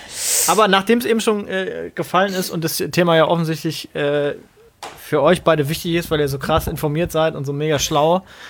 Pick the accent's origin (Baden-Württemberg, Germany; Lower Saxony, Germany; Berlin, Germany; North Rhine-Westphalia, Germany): Baden-Württemberg, Germany; Mannheim; ich komme aus Mannheim.